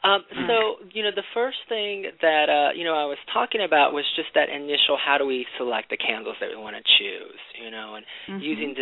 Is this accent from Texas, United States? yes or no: yes; Texas, United States; Growing up in Texas, the way that I was taught to load candles was to actually, you know, use a knife